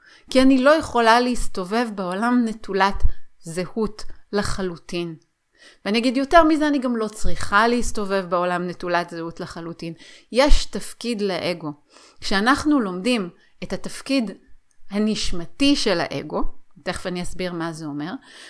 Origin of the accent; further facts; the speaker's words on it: Haifa, Haifa District, Israel; born there; אני אישה, אני יהודיה, נולדתי בישראל, כל מיני מאפיינים שמאפיינים את הדמות הזו שאותה נשמה שלי בחרה לחוות. הנשמה שלי היא לא … הנשמה שלי היא לא נולדה בחיפה